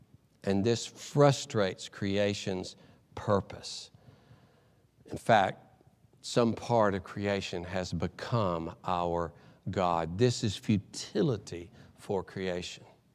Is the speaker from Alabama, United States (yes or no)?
yes; Alabama, United States; I grew up in Alabama, and we would go to the Birmingham Zoo